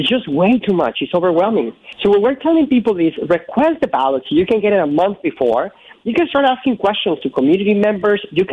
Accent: Mexico; now in United States; I'm an immigrant from Mexico myself. I came to this country 20 years ago.

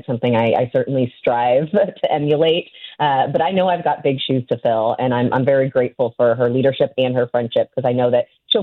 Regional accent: Kansas, United States; now in Missouri, United States; And I grew up in Kansas, and I represent a district in Kansas City.

